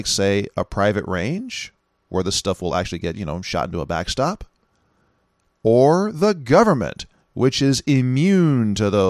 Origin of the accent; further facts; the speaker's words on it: California, United States; also born or lived in Seattle; I'm from California. I spent years in Seattle.